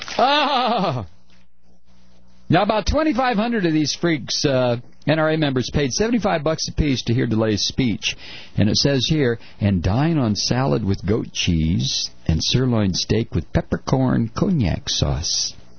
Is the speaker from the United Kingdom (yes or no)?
no; Houston, Texas, United States; Meeting in my hometown of Houston, Texas, a concealed weapons state that we're very proud of.